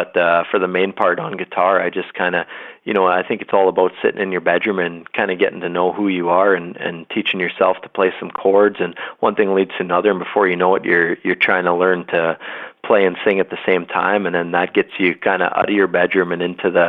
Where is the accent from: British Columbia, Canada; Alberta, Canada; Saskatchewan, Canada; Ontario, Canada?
Saskatchewan, Canada; I grew up in Canada, in a province of Saskatchewan. It's right in the middle of Canada. And basically grew up there on a farm. I was raised near a small town that had about 300 people who lived in it.